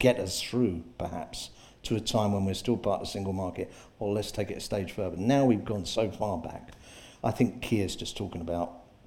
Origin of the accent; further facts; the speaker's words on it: Hull, Yorkshire and the Humber, United Kingdom; You know, I'm from Hull. We'd have lost the three Hull seats if it wasn't for stupid Farage putting up candidates.